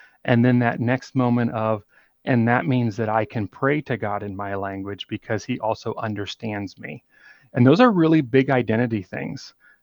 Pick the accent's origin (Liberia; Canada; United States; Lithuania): Liberia; I was born in Liberia. That's where I was raised. I grew up in a small village, and that's still my happiest place to be anywhere.